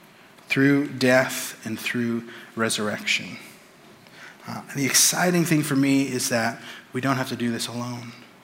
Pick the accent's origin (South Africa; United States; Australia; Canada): Canada; accent: Canadian; I apologize for my Greek, my Canadian accent on the Greek there